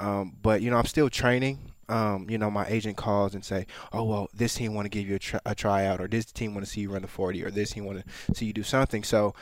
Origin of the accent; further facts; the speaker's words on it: Minneapolis, Minnesota, United States; born there; So I was born in Minneapolis.